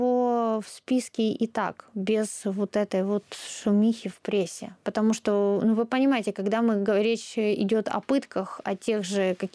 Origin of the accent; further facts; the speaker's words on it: Ukraine; я украинка, я нахожусь в своей стране